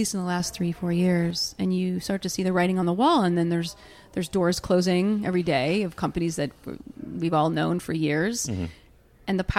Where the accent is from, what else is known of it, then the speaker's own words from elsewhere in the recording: Illinois, United States; No, I grew up in Illinois.